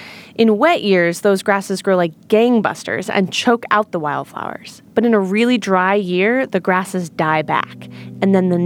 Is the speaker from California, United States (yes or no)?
yes; San Diego, California, United States; Look, I'm from San Diego, and I grew up going to the desert